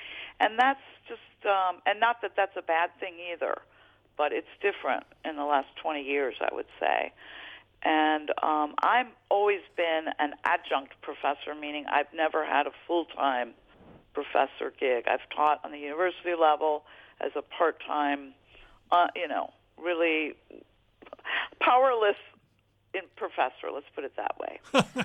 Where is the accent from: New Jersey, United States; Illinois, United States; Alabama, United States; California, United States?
Illinois, United States; Chicago; I'm a Chicagoan, you know, Midwesterner living in Southern Virginia.